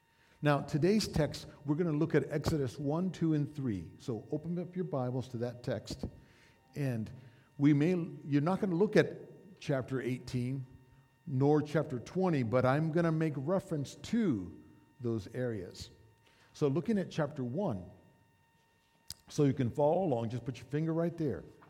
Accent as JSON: {"language": "English", "country": "United States", "said": "I'm a second generation Mexican American in the States. Yet I have a Mexican ethnicity. My hometown often reminded me that I was not American enough because I wasn't Anglo-American."}